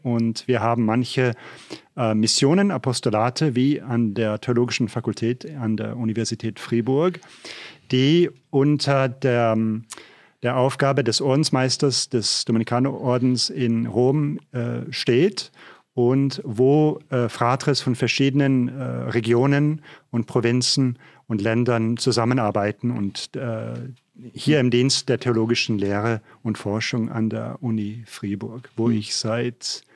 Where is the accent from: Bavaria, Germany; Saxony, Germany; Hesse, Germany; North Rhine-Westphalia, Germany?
North Rhine-Westphalia, Germany; Jülich; Also ich bin in Deutschland geboren, ja, in Jülich. Das ist eine schöne, kleine, mittelalterliche Stadt in der Gegend von Aachen. Bin dort aufgewachsen. Meine Mutter ist Österreicherin, mein Vater ist Rheinländer.